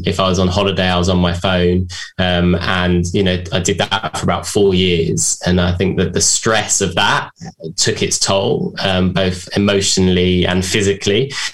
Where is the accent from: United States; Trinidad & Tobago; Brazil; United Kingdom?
United Kingdom; London; I'm from London, could be good.